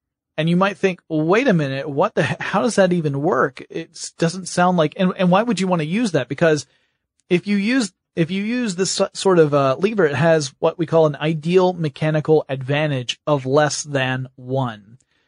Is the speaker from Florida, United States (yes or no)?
no; Georgia, United States; I'm from Georgia. That example means nothing to me.